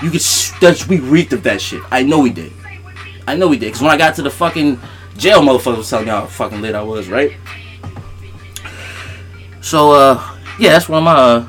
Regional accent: Massachusetts, United States; I grew up in Massachusetts, you know, a small town.

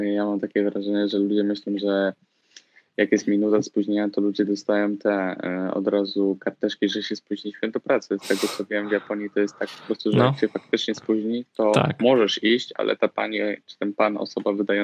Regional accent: Łódź, Łódź Voivodeship, Poland; Nie, jestem z Łodzi.

